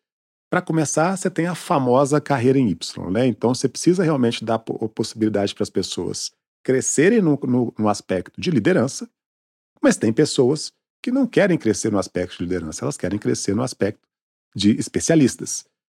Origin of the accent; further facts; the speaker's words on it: Belo Horizonte, Minas Gerais, Brazil; now in São Paulo, Brazil; Eu sou de Belo Horizonte. Vivo muito em São Paulo, então às vezes as pessoas nem sabem, mas eu sou de Belo Horizonte. Eu pago IPTU em Belo Horizonte.